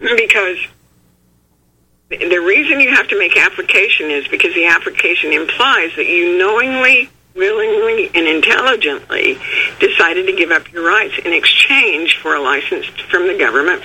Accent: Utah, United States; I'm from Utah

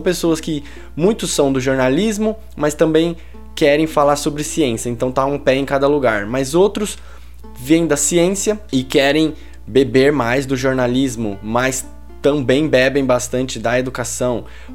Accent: São Paulo, Brazil; eu sou uma pessoa que vim de periferia, vim da zona sul de São Paulo, de um contexto periférico, de escola pública.

